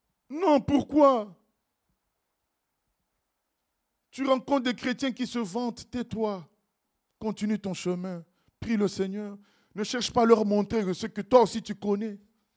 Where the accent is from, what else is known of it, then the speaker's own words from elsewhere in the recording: Normandy, France; quand je leur ai dit que je venais de Normandie